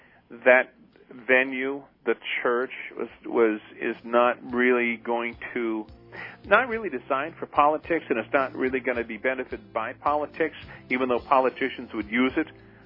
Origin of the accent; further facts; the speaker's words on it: United States; Yeah, obviously, as an American who appreciates, values, and supports the distinction and the division between church and state